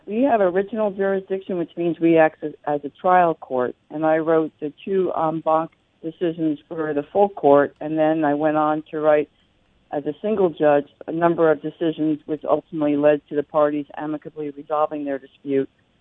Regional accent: Bucks County, Pennsylvania, United States; I'm from Bucks County, and I practiced labor and employment law before going on the bench

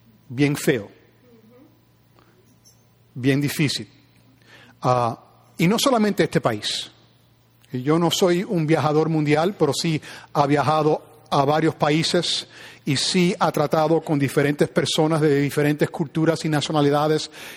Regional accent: New Jersey, United States; pero no soy un niño de los 60s. Que es decir que cuando yo nací, cuando yo y donde yo fui criado, que era en New Jersey

